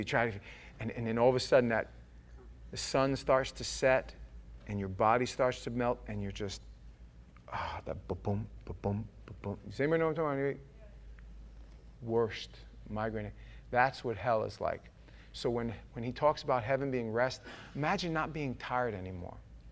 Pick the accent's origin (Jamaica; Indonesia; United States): United States; New York; I grew up Catholic. I'm from New York, in case you haven't figured it out yet. And I grew up Catholic.